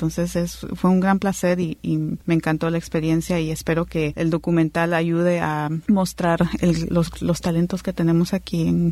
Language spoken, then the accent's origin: Spanish; Nicaragua; comenzó con mi inquietud como nicaragüense de no saber mucho sobre el cine nacional.